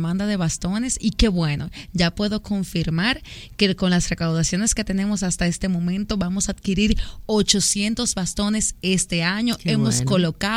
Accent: Dominican Republic; como somos cálidos los dominicanos.

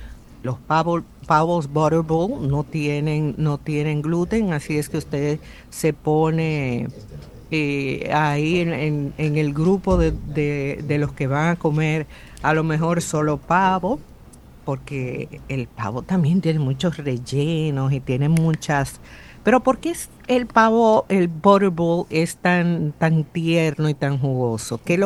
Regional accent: Dominican Republic; que nosotros como dominicanos hemos adoptado esta fiesta

